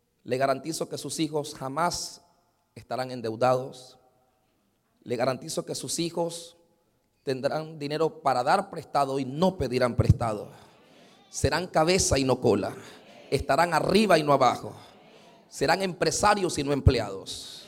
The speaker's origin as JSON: {"language": "Spanish", "country": "Nicaragua", "tie": "born there", "said": "Y en yo soy nacido en Nicaragua. No es culpa mía. Pero yo nací en Nicaragua."}